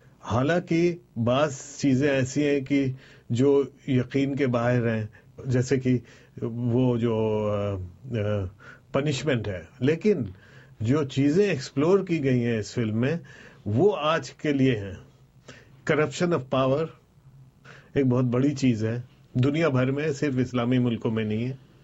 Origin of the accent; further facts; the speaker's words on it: Pakistan; اب ظاہر ہے کہ چونکہ میں پاکستانی ہوں